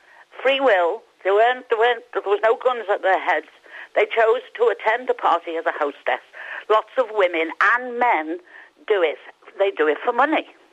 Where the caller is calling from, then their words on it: Valencian Community, Spain; Good morning. … from the Costa Blanca.